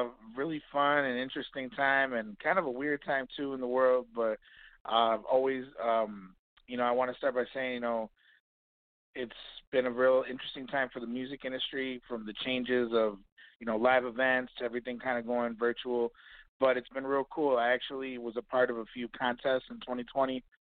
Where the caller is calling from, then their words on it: Chicago, Illinois, United States; So I'm calling from Chicago, Illinois.